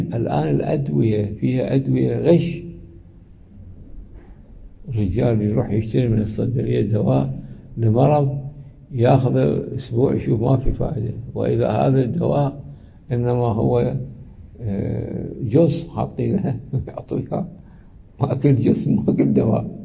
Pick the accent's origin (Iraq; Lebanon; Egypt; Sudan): Iraq; عندنا في العراق وعندنا في مناطق أخرى ناس صاروا اختل الوضع الأمني والوضع الحكومي فصاروا تجار